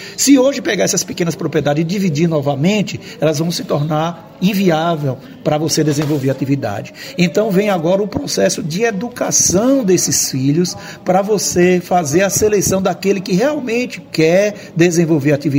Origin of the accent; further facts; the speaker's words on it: São Domingos, Bahia, Brazil; Eu saí do campo, eu sou do Sisal, eu sou de São Domingos, fui um resgatado do campo do Sisal, fui estudar, estudei e voltei.